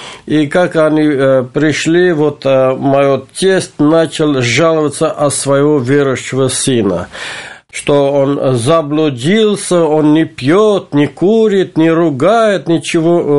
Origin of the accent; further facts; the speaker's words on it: Artashat, Ararat, Armenia; Russian is a second language; now in Moscow, Russia; Я армянин. Я родился в Армении. Город Арташат. Арташат – это старинный город, который находится возле горы Арарата. Я там родился, и там вырос, там жил. Ну, сейчас я в Москве живу, но я всю жизнь я провел в Арташате, в Армении.